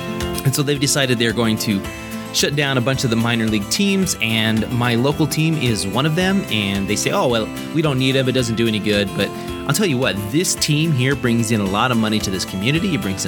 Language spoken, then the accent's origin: English; Salem, South Carolina, United States; I'm here in South Carolina, the Golden Corner, as they call it. I grew up in Salem, South Carolina. That's where I spent my childhood.